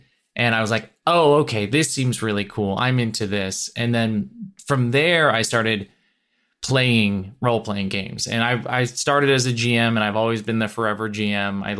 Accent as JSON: {"language": "English", "region": "Illinois", "country": "United States", "tie": "born or raised there", "said": "we did that little microcosm on our own growing up in the Chicago suburbs."}